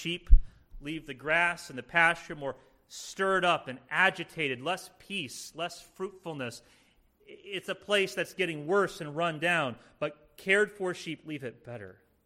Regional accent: Indiana, United States; When I was a kid, growing up in Indiana, me and my brother and sister, we looked forward to our annual pilgrimage back to York, Pennsylvania

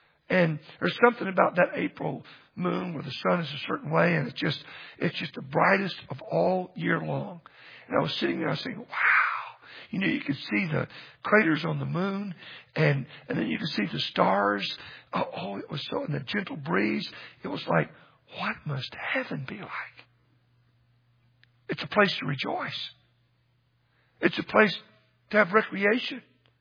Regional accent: Texas, United States; I grew up in Texas and I came here and somebody said, you got to go to Great Falls.

